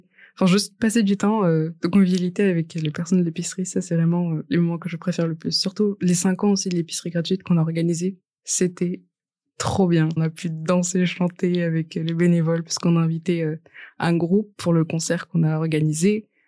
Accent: Quimper, Brittany, France; now in Rennes, France; Je viens de Quimper, qui est à 2h30 de Rennes en train.

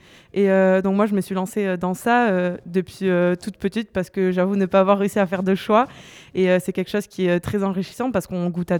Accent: Hossegor, Nouvelle-Aquitaine, France; je viens du sud-ouest, de Cabretan Hossegor

